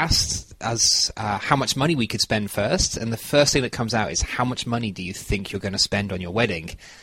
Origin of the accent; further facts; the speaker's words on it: United Kingdom; Well, yeah, because I'm British, maybe. I wasn't doing my wedding in England.